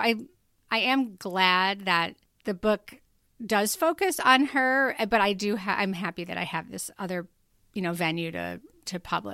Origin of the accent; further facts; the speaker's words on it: Illinois, United States; I'm not from Peoria. I'm from a small town outside of Chicago.